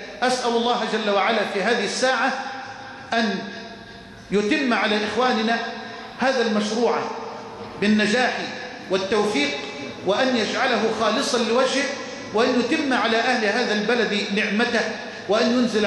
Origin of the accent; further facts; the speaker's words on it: Egypt; اللهم اجعل بلدنا مصر واحة للأمن والأمان